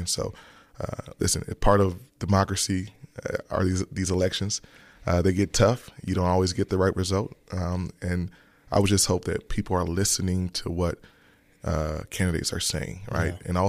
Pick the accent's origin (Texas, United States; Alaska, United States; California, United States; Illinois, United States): Illinois, United States; Chicago; I'm really from here, right? Mm-hmm. I grew up in Chicago. I went to summer camp at Chicago Parks. I'm a Chicago Public School graduate, kindergarten through 12th grade. I know this city, and I know her people, right?